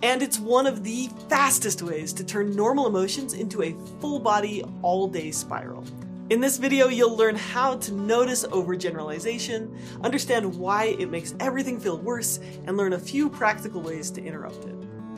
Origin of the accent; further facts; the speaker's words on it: Rocky Mountains, United States; Now, I grew up in the Rocky Mountains, and I spent a lot of time outdoors, so I was really aware of rattlesnakes.